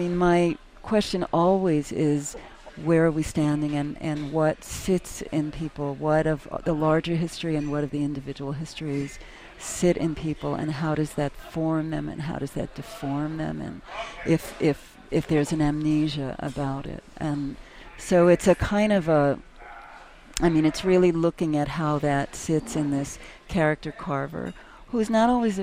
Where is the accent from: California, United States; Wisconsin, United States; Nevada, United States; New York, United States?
New York, United States; I'm not from Minnesota, I'm a New Yorker.